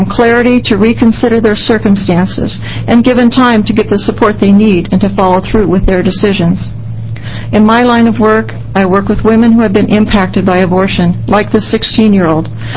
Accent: Cottage Grove, Oregon, United States; I'm from Cottage Grove

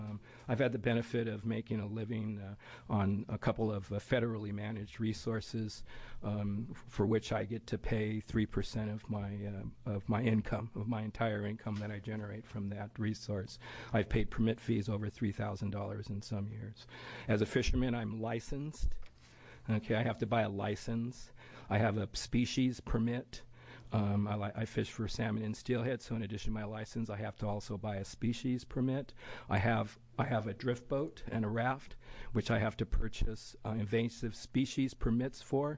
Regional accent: Eugene, Oregon, United States; I'm from Eugene, Oregon.

